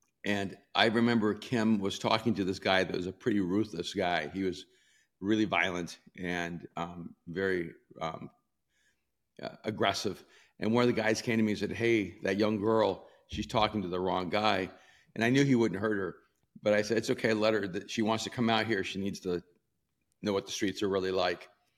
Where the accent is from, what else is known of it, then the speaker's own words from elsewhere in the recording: El Salvador; also born or lived in New York / Miami; And I'm a city guy. I'm from El Salvador, lived in New York and Miami.